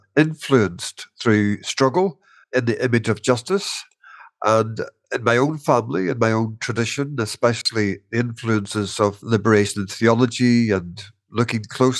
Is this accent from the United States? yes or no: no; Derry, Northern Ireland, United Kingdom; also born or lived in Donegal, Ireland; I grew up in Derry. I'm from Donegal in the Republic of Ireland, but I grew up in Derry, which is in the Northern Ireland sector of Ireland, which remains under British rule.